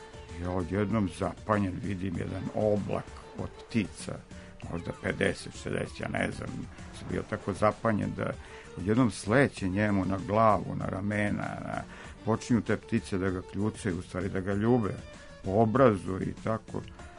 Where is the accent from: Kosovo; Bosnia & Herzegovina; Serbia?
Serbia; Belgrade; ja sam iz Beograda, iz Jugoslavije, to je bilo davno.